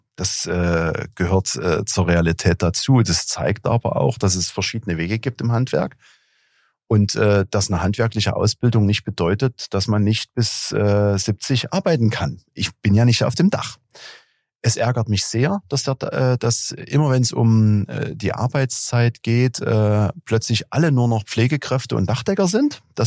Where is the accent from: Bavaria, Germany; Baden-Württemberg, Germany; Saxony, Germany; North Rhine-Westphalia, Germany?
Saxony, Germany; Dresden; Ich bin hier, ich sage manchmal scherzhaft, ich bin Eingeborener.